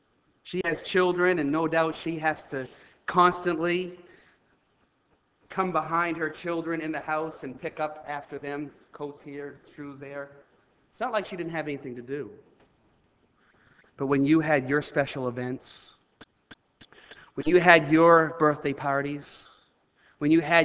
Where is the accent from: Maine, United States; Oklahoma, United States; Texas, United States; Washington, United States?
Maine, United States; but I'm a hick. I'm from Maine.